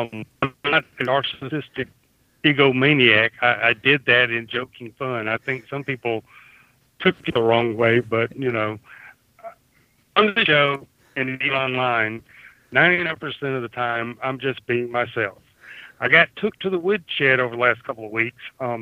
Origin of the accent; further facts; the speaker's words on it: the South, United States; accent: Southern; And some of you like my Southern accent. Some of you despise it. I can't do anything about that. It's just hardwired into who I am